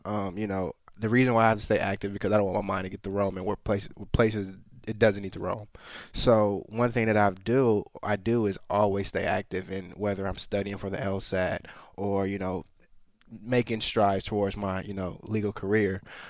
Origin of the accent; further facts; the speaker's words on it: Minneapolis, Minnesota, United States; born there; So I was born in Minneapolis.